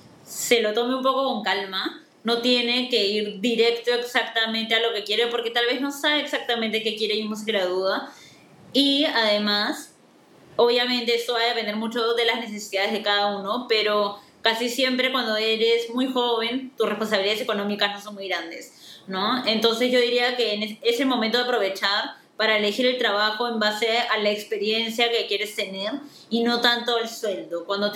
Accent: Peru; Como peruanos, que creo que se ha ido reforzando en los últimos años.

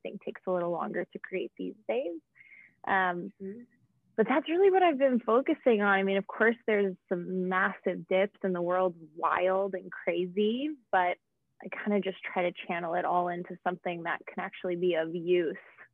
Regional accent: California, United States; I'm from California originally, so I like to talk about

